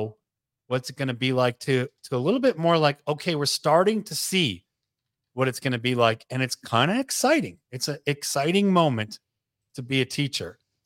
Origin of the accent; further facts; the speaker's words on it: Midwest, United States; moved away as an adult; Now I'm a former Midwesterner.